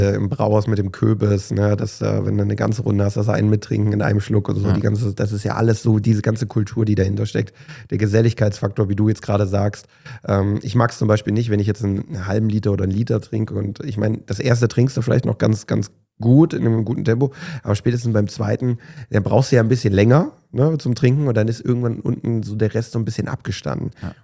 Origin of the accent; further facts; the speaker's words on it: Cologne, North Rhine-Westphalia, Germany; wo kommst du her? Ich so, aus Köln.